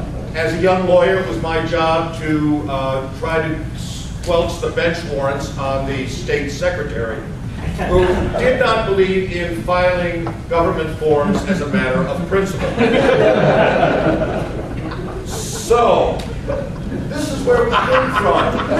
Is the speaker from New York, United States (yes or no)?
no; Michigan, United States; now in Indiana, United States; why are we moving to Indiana? People are asking. I'm from Michigan.